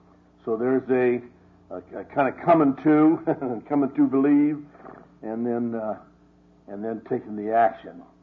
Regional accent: Ireland; And besides, I'm Irish, I told you that already. The English conquered us, but they never whipped us.

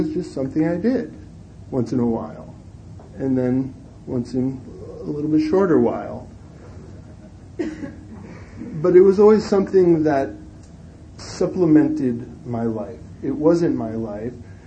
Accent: New City, New York, United States; My hometown's about 30 miles northwest of New York City, a little town called New City, of about 50,000 people.

